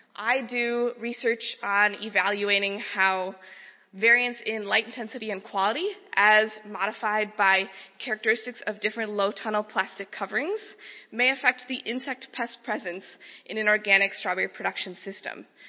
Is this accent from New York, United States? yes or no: no; Minnesota, United States; And for those of you less familiar with my home state, Minnesota is known for cornfields, bitterly cold, snowy winters, not strawberries.